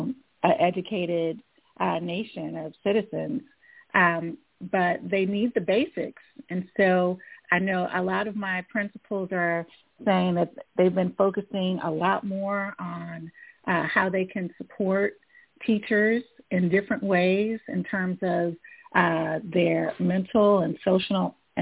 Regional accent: Houston, Texas, United States; I'm from Houston, Texas.

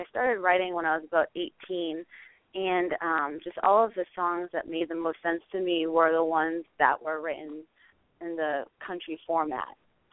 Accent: Kingston, Massachusetts, United States; now in Nashville, United States; I'm from Kingston, Massachusetts, and I've been living in Nashville for about 2 years now.

